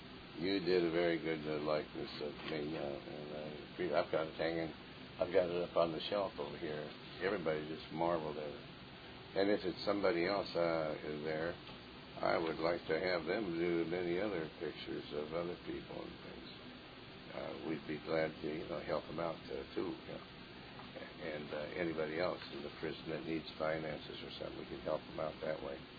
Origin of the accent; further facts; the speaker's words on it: Billings, Montana, United States; also born or lived in Helena / Lewistown; now, Billings, Montana is one of my hometown. I've lived there in Helena and Lewistown, Windham, Montana, where it's near Great Falls.